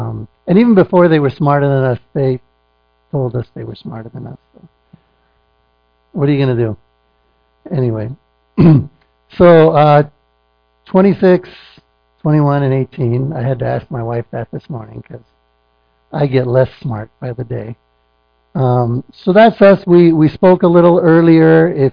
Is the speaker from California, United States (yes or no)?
yes; Sacramento, California, United States; This is my wife, Luba. Luda? That's Luba. And we're from Sacramento.